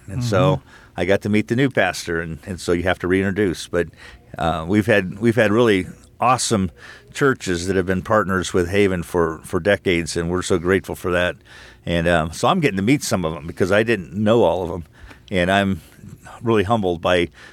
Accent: Louisville, Ohio, United States; also born or lived in California; I grew up in the area. I grew up in Louisville, actually, and went to Bible College in Springfield, Missouri. And from there, went to California, 10 years

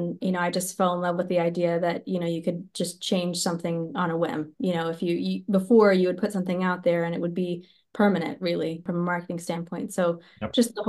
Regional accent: Texas, United States; For me, you know, growing up in West Texas, I grew up around monoculture, you know, cotton growing.

